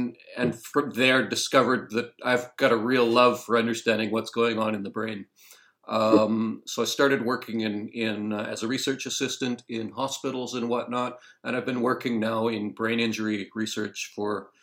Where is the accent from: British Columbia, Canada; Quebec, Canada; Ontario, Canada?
British Columbia, Canada; Vancouver; also born or lived in Denmark; Well, you'll tell from my accent that I'm Canadian. So I grew up in Vancouver, Canada.